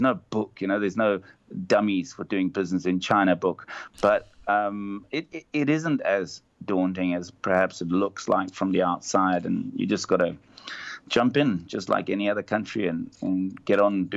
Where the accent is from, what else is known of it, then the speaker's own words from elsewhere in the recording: South Africa; And I guess I'm lucky I come from South Africa and perhaps not from America or Europe